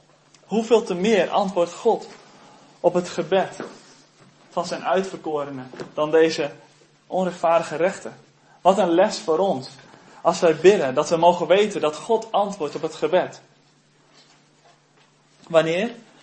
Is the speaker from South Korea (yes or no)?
yes; South Korea; now in Netherlands; ik kom uit Korea en dan zie je overal kerken staan.